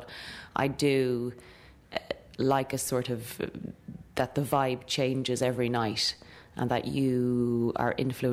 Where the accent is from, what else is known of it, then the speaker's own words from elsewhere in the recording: Curragh, Kildare, Ireland; I grew up in the Curragh in Kildare, so lots of people's parents were jockeys or in the army and stuff like that. So it wasn't really weird until I moved to Dublin City